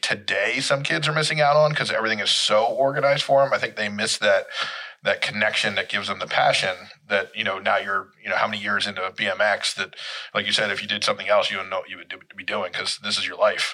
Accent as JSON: {"language": "English", "region": "Maryland", "country": "United States", "tie": "born or raised there", "said": "That neighborhood I grew up outside of Baltimore, we had a ton of kids"}